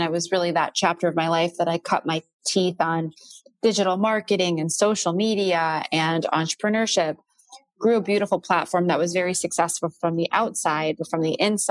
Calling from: Chicago, Illinois, United States; I am here in Chicago, Illinois, where it is a balmy 60 degrees for the first time in like 6 months.

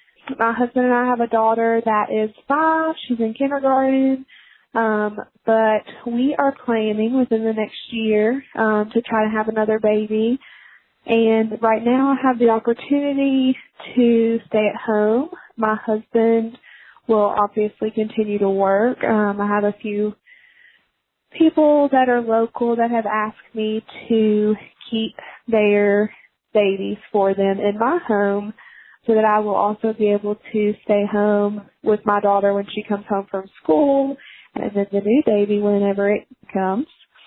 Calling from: Virginia, United States; I'm calling from Virginia.

